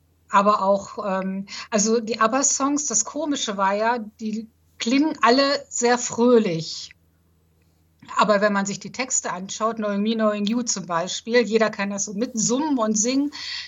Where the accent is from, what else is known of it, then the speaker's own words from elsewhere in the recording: Hamelin, Lower Saxony, Germany; also ich komme ja aus Hameln, aus der Rattenfängerstadt Hameln